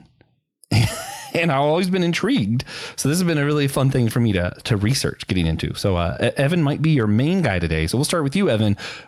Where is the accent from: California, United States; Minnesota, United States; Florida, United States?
Florida, United States; Because like I grew up near Disney World.